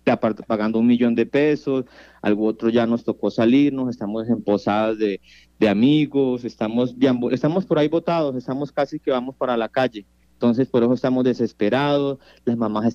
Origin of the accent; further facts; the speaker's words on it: Guaviare, Colombia; moved away as an adult; now in Bogotá, Colombia; Pues nosotros salimos del departamento del Guaviare fue a cumplir nuestros sueños